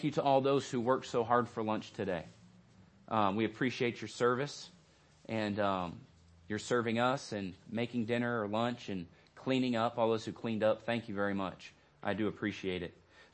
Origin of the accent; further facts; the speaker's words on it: Phoenix, Arizona, United States; And so I grew up from the time I was about five or six. I grew up in Phoenix, Arizona.